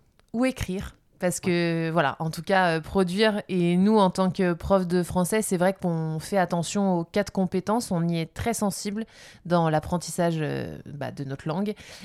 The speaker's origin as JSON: {"language": "French", "country": "France", "said": "je crois on est français"}